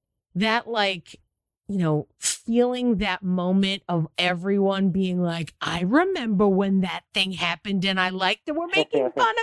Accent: Boston, Massachusetts, United States; Also, I'm from Boston, so I remember when Dane Cook started doing stuff

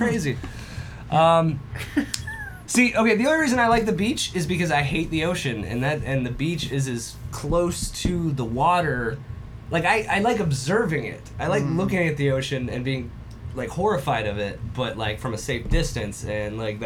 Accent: East Coast, United States; Like, I'm from the East Coast, so, you know, I'd seen all of that.

